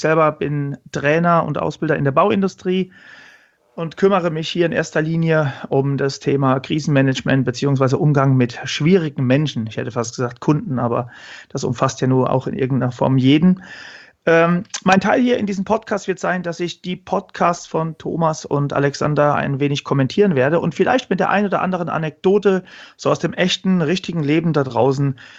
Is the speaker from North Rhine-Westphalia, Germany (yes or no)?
yes; Cologne, North Rhine-Westphalia, Germany; ich bin aus Köln